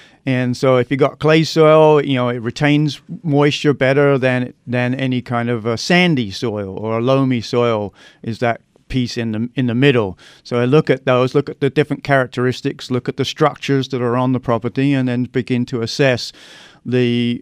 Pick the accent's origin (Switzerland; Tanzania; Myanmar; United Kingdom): United Kingdom; London; now in Arizona, United States; No, I'm from London, England. But that was back in 81, so I've kind of mellowed a bit.